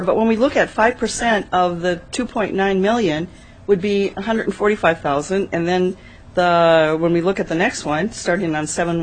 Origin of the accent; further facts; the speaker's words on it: St. Cloud, Minnesota, United States; And again, one of the things, I'm from St. Cloud, one of the things I hear a lot is the money stays a lot in the metro area